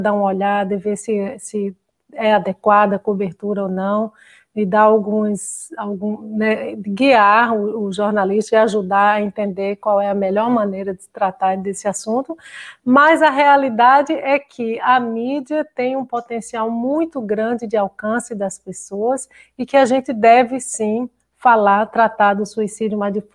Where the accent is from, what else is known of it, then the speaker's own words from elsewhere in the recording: Recife, Pernambuco, Brazil; Por exemplo, em Pernambuco, eu sou do Recife